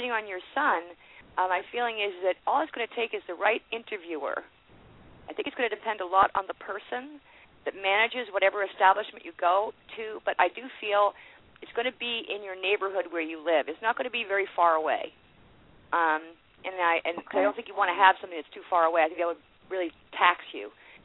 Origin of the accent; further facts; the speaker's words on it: Worcester, Massachusetts, United States; now in Roanoke, United States; I was born and raised in Worcester.